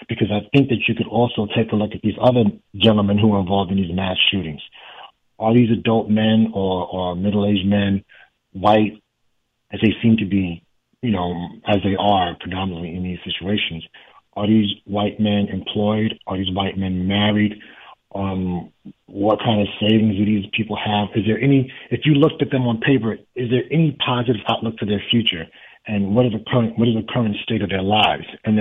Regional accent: New York, United States; I mean, if you think about it, like I grew up in New York, so I've always felt like I've never not felt like there was a race war happening. I'm 41 now.

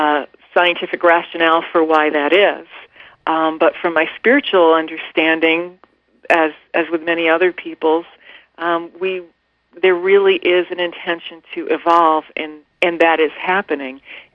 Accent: Queens, New York, United States; I grew up in Queens, New York.

